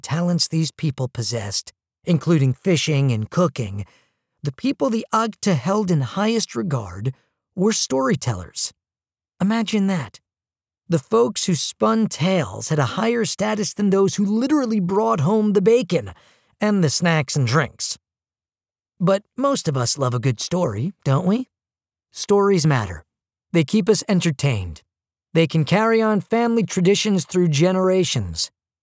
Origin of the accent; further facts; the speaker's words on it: Jacksonville, Florida, United States; Demi and I arrived in Jacksonville, Florida, my hometown, on January 8th.